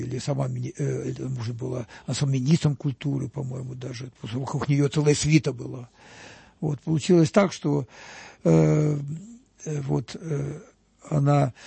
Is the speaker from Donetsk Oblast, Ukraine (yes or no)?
yes; Avdiivka, Donetsk Oblast, Ukraine; Я же не москвич, я говорю, сказать, родился на Украине. А откуда? Я говорю, я с Донбасса родом.